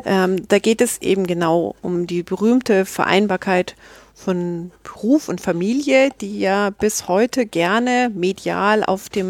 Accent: Munich, Bavaria, Germany; born there; Ich bin 1972 in München geboren und ich lebe auch in München.

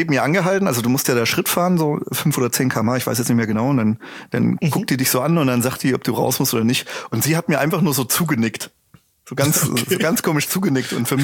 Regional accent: Switzerland

